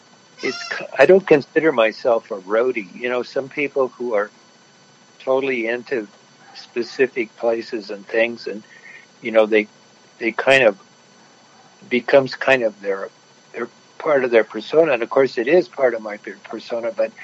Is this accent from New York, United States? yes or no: no; Claremont, California, United States; When I was growing up in Claremont, it was in the mid to late 50s, the 60s, and it was basically a college town and a citrus town.